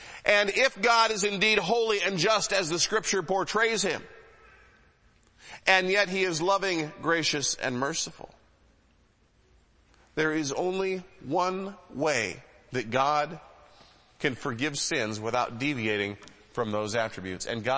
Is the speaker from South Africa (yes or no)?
no; Detroit, Michigan, United States; I grew up in the Metro Detroit area, far enough out to be safe, but close enough so I could go to a Tiger ball game if I wanted to.